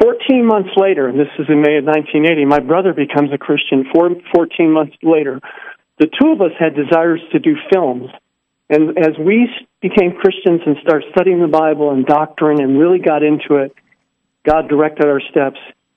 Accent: Waterloo, New York, United States; We were both born and raised in Waterloo, New York, Western New York.

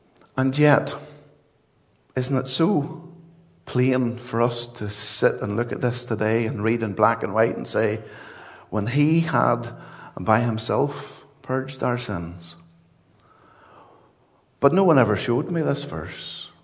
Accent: Ballymena, Northern Ireland, United Kingdom; But I'm sure growing up in Ballymena that at some point somebody reached someone in our family, a tract, or invited some of us to a gospel mission or an outreach or otherwise.

